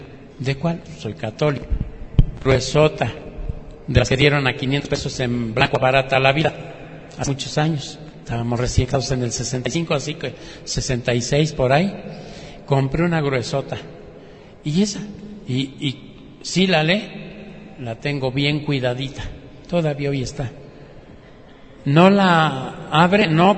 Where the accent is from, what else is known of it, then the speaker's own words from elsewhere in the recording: Michoacán, Mexico; yo como buen michoacano soy aguacatero.